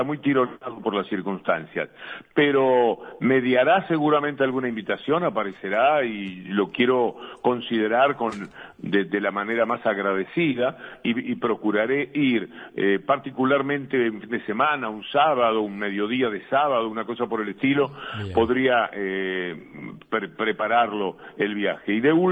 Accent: Uruguay; padecí mucho en función de aquellas historias, como tantos uruguayos

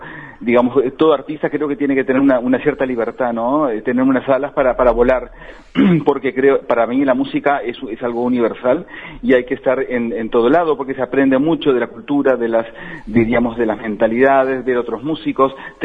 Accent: Salto, Uruguay; born there; Estoy muy contento porque realmente estoy enseñando, controlando, impartiendo mis conocimientos en donde yo nací, ¿no? Y en Salto fue por concurso.

